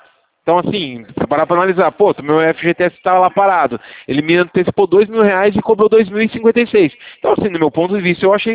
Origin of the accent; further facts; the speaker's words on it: Limeira, São Paulo, Brazil; Eu sou de Limeira SP.